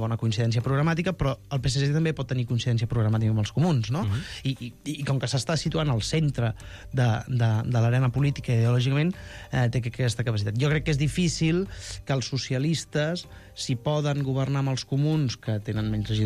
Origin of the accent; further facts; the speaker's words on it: Vilassar de Mar, Catalonia, Spain; el de Vilassar de Mar, que és el meu poble